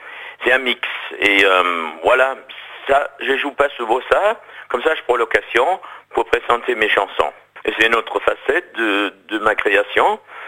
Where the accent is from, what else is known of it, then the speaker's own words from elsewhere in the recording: Rhineland-Palatinate, Germany; born there; French is a second language; mes compositions et chansons qui parlent de ma région natale, la Palatinat, et ils sont en allemand.